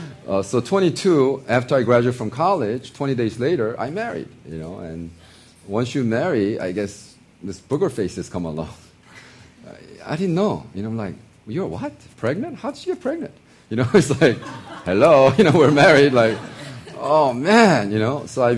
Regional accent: United States; also born or lived in South Korea; I was 12 when I went to America. And I was raised as American.

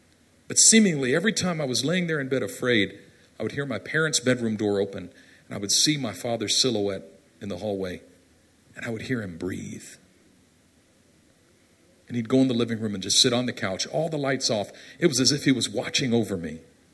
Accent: Oakland, California, United States; So I grew up in East Oakland in a very dangerous area.

